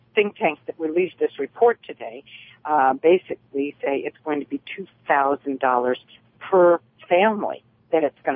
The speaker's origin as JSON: {"language": "English", "region": "Ohio", "country": "United States", "said": "My home state, the great state of Ohio, as I like to call it."}